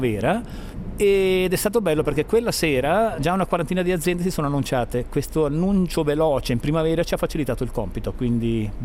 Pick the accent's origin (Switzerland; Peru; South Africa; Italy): Switzerland; Poschiavo, Graubünden; perché tutti voi sapete come noi poschiavini difendiamo la nostra italianità e il nostro dialetto poschiavino